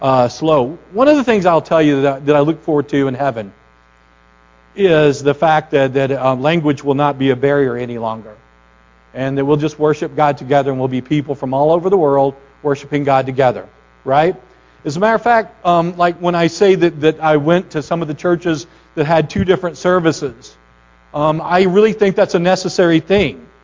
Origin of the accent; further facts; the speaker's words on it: Arkansas, United States; And I can say that because I'm from there. So he wasn't very nice to Arkansas people. I'm from Arkansas.